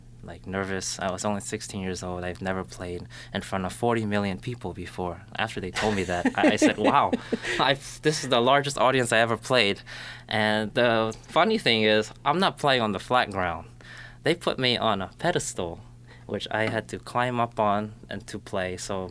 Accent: East Coast, United States; I'm from the East Coast, so I never saw palm trees.

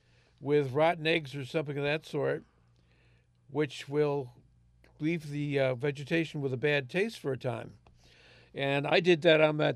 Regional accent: Spencertown, New York, United States; Well, I come from Spencertown, so.

